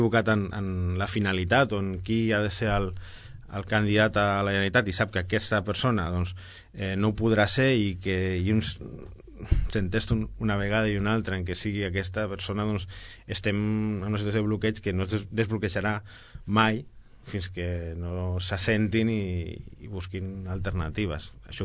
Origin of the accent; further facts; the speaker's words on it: Sabadell, Catalonia, Spain; tot i que soc molt sabadellenc i m'agrada molt